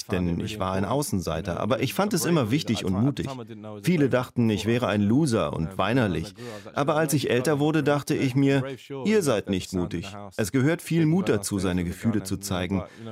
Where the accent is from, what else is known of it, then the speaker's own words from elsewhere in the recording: London, United Kingdom; German is a second language; Ich bin aus London und London ist eigentlich eine Multikulti-Stadt mit Verschiedenheit und Akzeptanz. Ich bin zur Schule gegangen mit Leuten, wo jeder eine unterschiedliche Religion hatte, unterschiedliche Kulturen zusammenkamen.